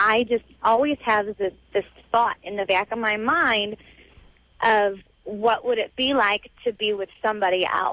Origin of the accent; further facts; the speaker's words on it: Chicago, Illinois, United States; I'm from the Chicago area.